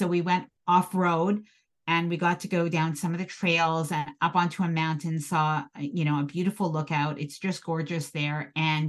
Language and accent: English; Canada; so I'm from Canada.